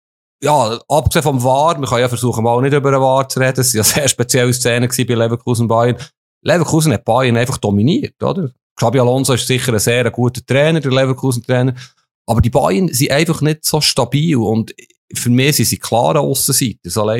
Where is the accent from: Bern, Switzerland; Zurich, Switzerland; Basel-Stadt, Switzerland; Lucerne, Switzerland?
Bern, Switzerland; Ich bin Berner